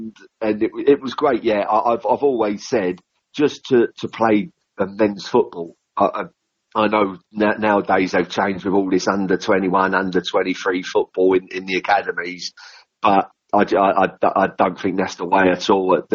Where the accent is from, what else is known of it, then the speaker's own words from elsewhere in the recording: England, United Kingdom; There were games I didn't half get some stick from the crowd because I was English, and it was great for me.